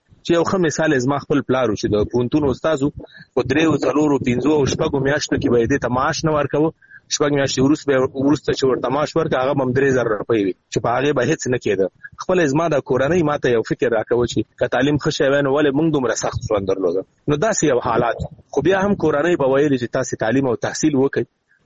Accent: Afghanistan; also born or lived in Iran; په همدې اساس باندې یو علت دا شی و چې مونږ راغلو افغانستان ته.

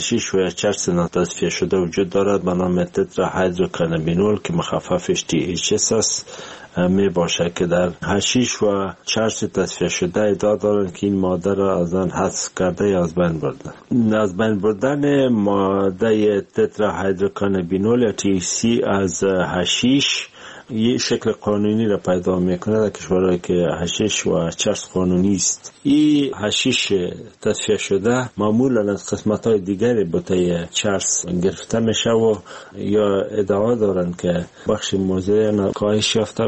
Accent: Afghanistan; ما از افغانستان اومدیم

